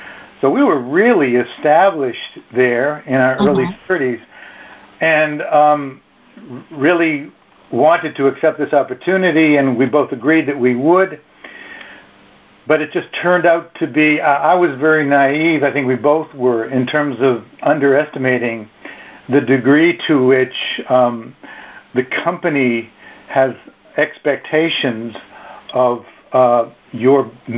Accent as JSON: {"language": "English", "region": "East Coast", "country": "United States", "said": "We were living on the East Coast at the time. We're both from the East Coast."}